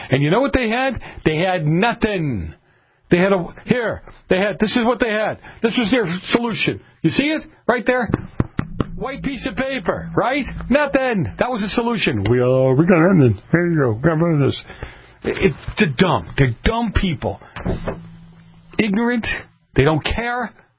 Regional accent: New England, United States; I grew up in New England. I woke up plenty of times from drinking too much in a snowbank.

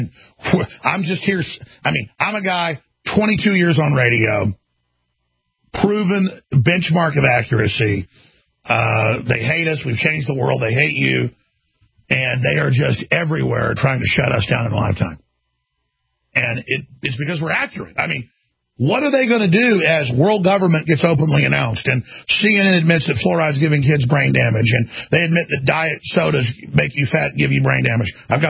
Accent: Dallas, Texas, United States; they killed the president of the United States in Dallas, Texas, my hometown. He died in the hospital I was born in.

